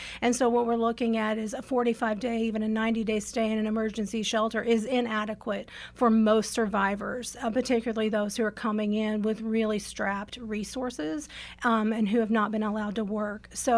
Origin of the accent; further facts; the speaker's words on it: Mount Vernon, Indiana, United States; also born or lived in Evansville; now in Indianapolis, United States; I am, Southern Indiana. I was born in Evansville, grew up in Mount Vernon in Post Posey County, just up the way or down the way, along the Ohio River.